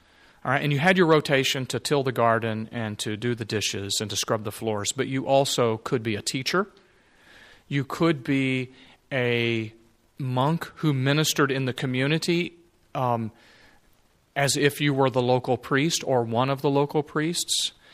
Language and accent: English; Texas, United States; I mean, I am a Texan. What is the Alamo?